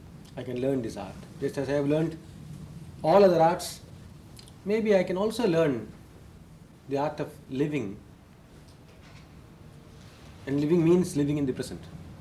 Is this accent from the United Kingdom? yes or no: no; India; I would like you to forget for the present that I come from India